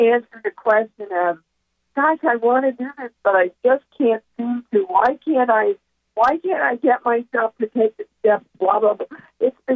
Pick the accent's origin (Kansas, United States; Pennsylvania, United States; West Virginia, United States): Kansas, United States; Like, you know, I was raised in Kansas. We were very poor, very religious family, a Methodist family, and my grandmother used to say to me … you don't need any more than you need.